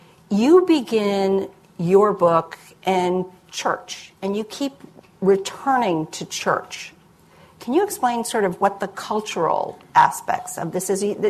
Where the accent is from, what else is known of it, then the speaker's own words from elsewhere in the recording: Texas, United States; I'm from Texas, so a lot of these family dynamics I very much recognize.